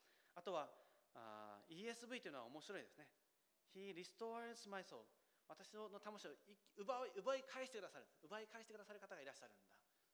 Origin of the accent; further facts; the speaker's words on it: Kyushu, Japan; 私も九州の出身ですので